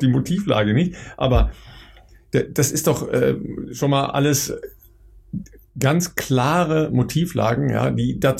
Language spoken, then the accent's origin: German; North Rhine-Westphalia, Germany; das ist in der Nähe meiner Heimat im Münsterland